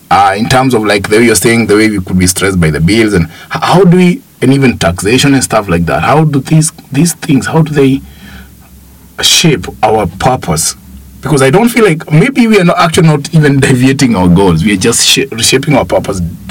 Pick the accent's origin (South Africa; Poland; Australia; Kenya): Kenya; I come from Kenya.